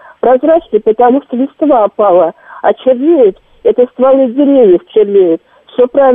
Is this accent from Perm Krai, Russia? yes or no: no; Podolsk, Moscow Oblast, Russia; из Подольска.